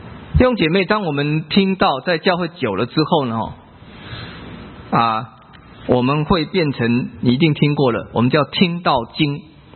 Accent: China; 第一个最严重遭殃的是我们中国人。我们中国人爱赌

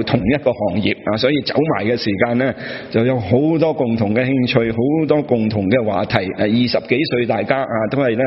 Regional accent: China; 我们中国人可能是不习惯

